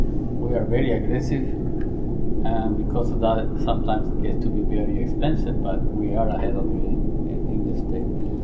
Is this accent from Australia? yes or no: no; Bolivia; English is a second language; I'm from Bolivia, originally